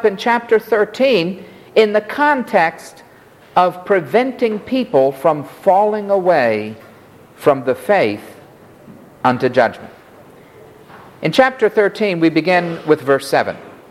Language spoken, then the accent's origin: English; Florida, United States; I remember hearing once a famous preacher in my hometown in Florida.